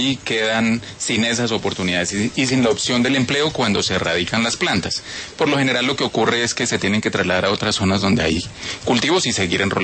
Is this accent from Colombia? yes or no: yes; Puerto Lleras, Meta, Colombia; born there; yo nací en Puerto Lleras Meta, es en el Ariari